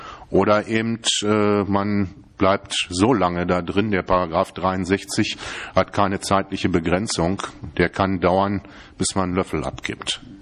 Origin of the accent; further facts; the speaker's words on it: Berlin, Germany; Ich stamme hier aus Berlin. Ich bin in Johannisthal groß geworden, in Pankow geboren, in Johannisthal groß geworden, Stadtbezirk Treptow-Köpenick heute.